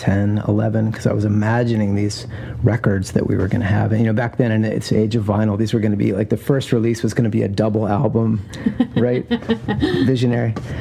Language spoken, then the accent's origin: English; Chattanooga, Tennessee, United States; My dad was an architect who would ultimately be integral to the urban renewal of my hometown of Chattanooga, Tennessee.